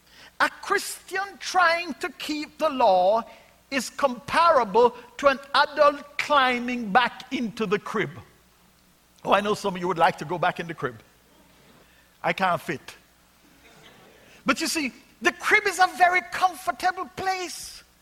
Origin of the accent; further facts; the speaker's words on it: Jamaica; But when I was a little boy growing up in Jamaica